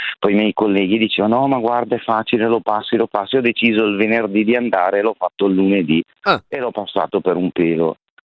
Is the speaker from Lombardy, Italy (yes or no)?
yes; Brescia, Lombardy, Italy; Sono di Brescia.